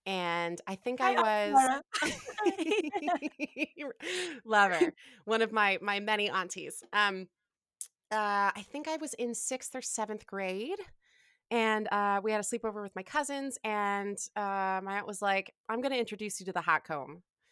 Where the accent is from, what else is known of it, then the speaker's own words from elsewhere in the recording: Ann Arbor, Michigan, United States; Like I'm from Ann Arbor, Michigan, and it's just like hippie dippy eclectic college folks.